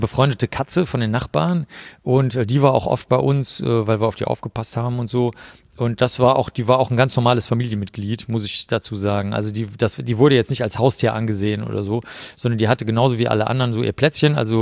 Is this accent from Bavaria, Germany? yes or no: no; Cologne, North Rhine-Westphalia, Germany; Ich bin in Köln aufgewachsen.